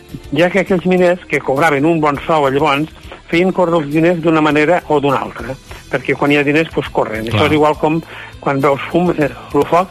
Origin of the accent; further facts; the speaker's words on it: Puiggròs, Catalonia, Spain; I el meu poble, per exemple, Puiggròs, no és el que jo vaig conèixer de petit. Puiggròs jo vaig conèixer amb refugis de la Guerra Civil, amb els carrers sense asfaltar, amb els carros, amb les mules